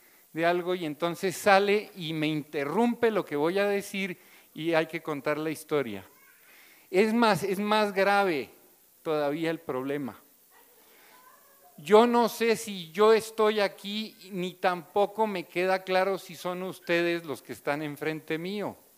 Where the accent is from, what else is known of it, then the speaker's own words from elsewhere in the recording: Colombia; Yo soy colombiano.